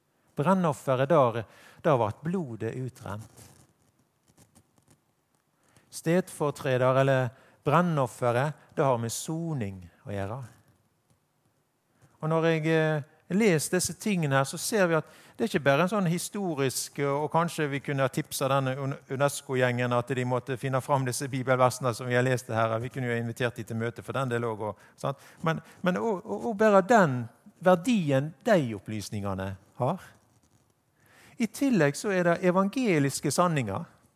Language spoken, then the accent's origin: Norwegian; Vestland, Norway; Sånn at jeg, sant, som stril, en enkel sjelslek, kan lese disse tingene her.